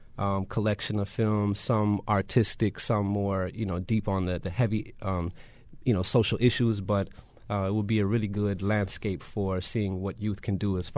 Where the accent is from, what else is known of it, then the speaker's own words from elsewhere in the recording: Chicago, Illinois, United States; No, this is Chicago. I'm from Chicago.